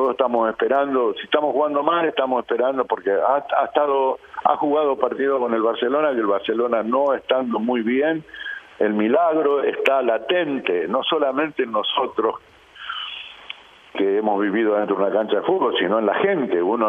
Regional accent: Argentina; Somos así los argentinos

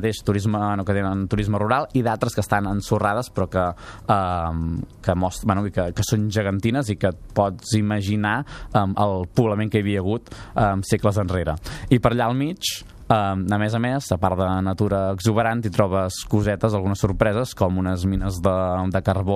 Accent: Manresa, Catalonia, Spain; com a manresà m'estimo més perquè parcialment està dins del municipi de Manresa

